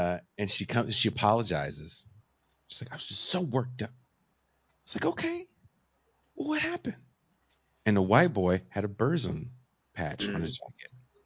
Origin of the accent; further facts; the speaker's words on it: West Coast, United States; And Richmond, Virginia is very different than where I grew up in the West Coast